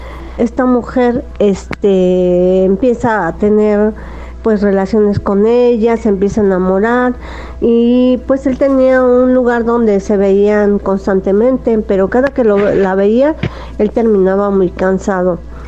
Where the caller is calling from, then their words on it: Atizapán, State of Mexico, Mexico; de Atizapán.